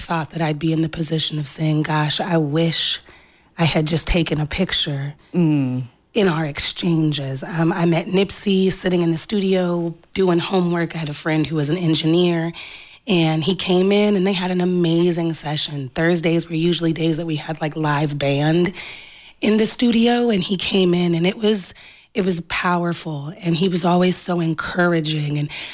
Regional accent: Compton, California, United States; So growing up in Compton, if you grow up in the LA area, just being from Compton doesn't mean that you don't move around the city.

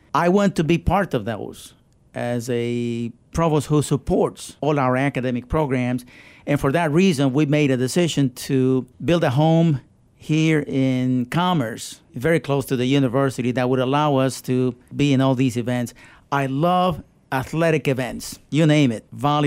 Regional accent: Colombia; English is a second language; now in Texas, United States; We enjoy the benefits of superb weather coming from a tropical country. And I was born and raised in Colombia.

